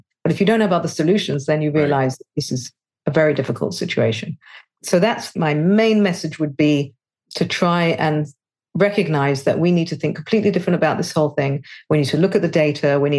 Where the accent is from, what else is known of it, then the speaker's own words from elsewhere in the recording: England, United Kingdom; now in Israel; I'm originally from England. I don't live in England, and I live in Israel